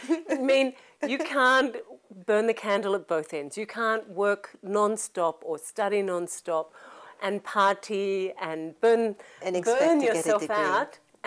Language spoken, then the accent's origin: English; Chile; I'm from Chile.